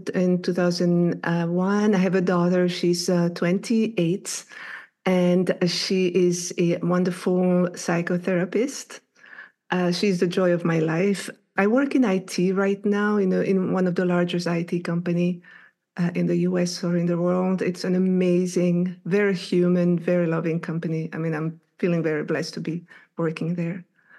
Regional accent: Brussels, Brussels-Capital Region, Belgium; first language French; English is a second language; My first language is French. I grew up in Belgium, in the city of Brussels, which Belgium, for people that don't wonder where it is, it's the country between France and Germany.

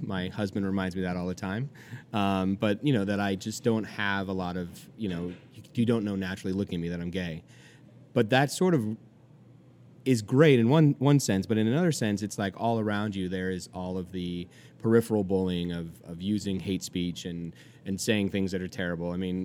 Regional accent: California, United States; now in New York, United States; I'm from California. You know, we're a pretty liberal state.

